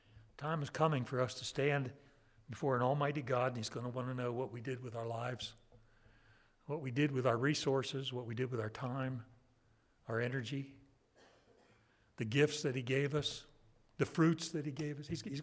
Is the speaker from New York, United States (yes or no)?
yes; New York, United States; also born or lived in Miami / Jackson, Mississippi; And of course, I was a Yankee. And I moved from New York area down to Miami, which is sort of Yankee South.